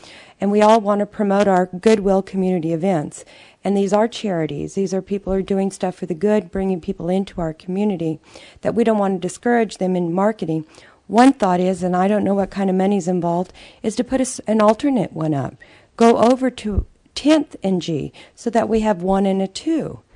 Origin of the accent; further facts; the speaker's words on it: Texas, United States; accent: Texas; that's my Texas accent